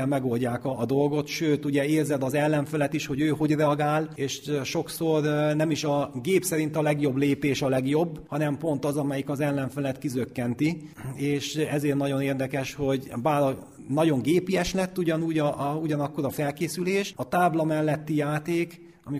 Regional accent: Subotica, Vojvodina, Serbia; born there; Szabadkán születtem, apukám ott él mind a mai napig.

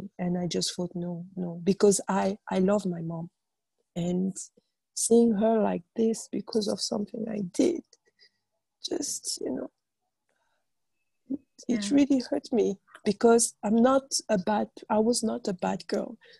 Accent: Gabon; also born or lived in France; go back to Gabon, where I am from, because I'm from Gabon. So I'm Gabonese, you know, by my citizenship, my nationality is Gabonese, but I've lived in many countries because my father was a diplomat.

